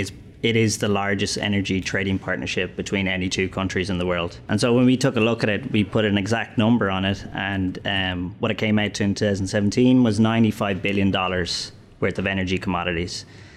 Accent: Ireland; moved away as an adult; now in United States; My background really is that I grew up in Ireland, studied there.

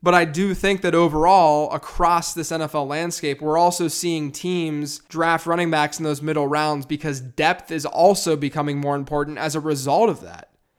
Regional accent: Pittsburgh, Pennsylvania, United States; And of course, since we're both from Pittsburgh, we had to talk a little bit about the Penguins.

